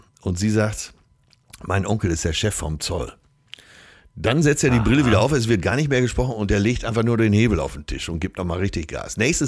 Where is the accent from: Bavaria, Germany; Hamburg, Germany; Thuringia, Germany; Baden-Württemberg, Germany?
Hamburg, Germany; selbst als Hamburger verweile ich ab und zu mal im Madison.